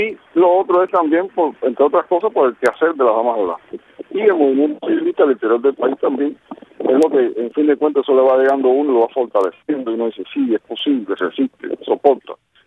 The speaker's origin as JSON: {"language": "Spanish", "region": "Villa Clara", "country": "Cuba", "said": "Hoy vine yo solo, yo soy del interior, yo soy de Villa Clara."}